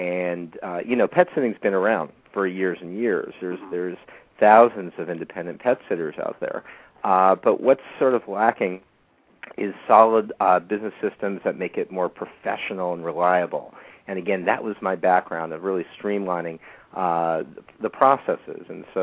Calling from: Berkeley, California, United States; I'm calling from Berkeley, California.

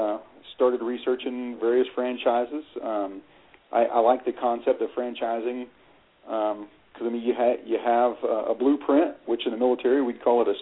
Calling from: Loveland, Colorado, United States; Loveland, Colorado.

